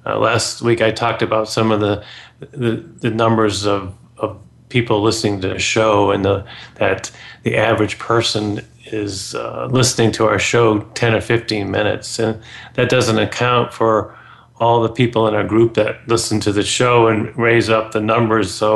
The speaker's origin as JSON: {"language": "English", "region": "Maine", "country": "United States", "tie": "born or raised there", "said": "I grew up in Maine, and my mother's side of the family were lobstermen and fishermen."}